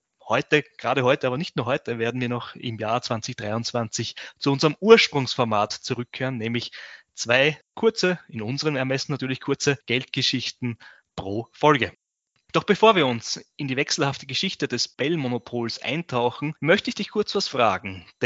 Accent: Burgenland, Austria; Und da gibt es sogar in meinem Heimatbundesland, und unsere treuen Hörer wissen ja schon, das Burgenland

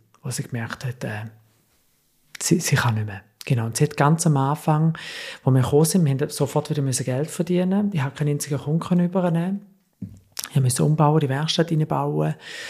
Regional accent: Switzerland; now in Germany; ich muss als Schweizer, als … zurück, wo ich aufgewachsen bin

